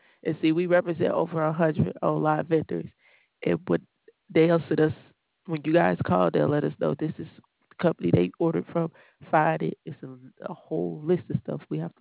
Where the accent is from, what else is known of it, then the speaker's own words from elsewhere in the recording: Youngstown, Ohio, United States; I'm from Youngstown, so I get it.